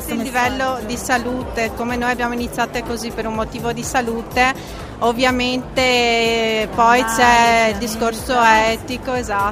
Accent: Mira, Veneto, Italy; Di Mira. In provincia di Venezia.

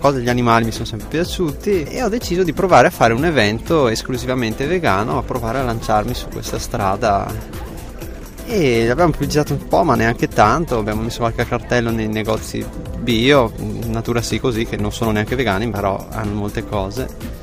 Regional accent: Verona, Veneto, Italy; io sono nato e vissuto a Verona, abito ancora là e opero soprattutto a Verona. La mia scelta è orientata sulle cose calabresi perché mia madre è calabrese e ho molti parenti là e scendo sempre.

